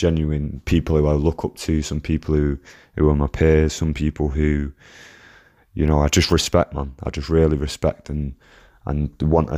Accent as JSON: {"language": "English", "town": "Manchester", "region": "North West England", "country": "United Kingdom", "said": "I'm from Burnage, I'm from Manchester."}